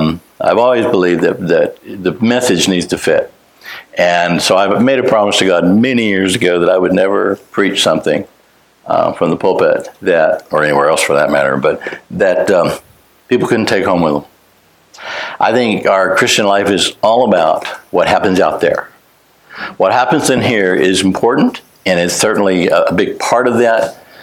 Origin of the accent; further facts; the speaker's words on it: New Mexico, United States; also born or lived in Texas; I'm a Texan by birth. But was actually raised, in the desert wilderness of New Mexico.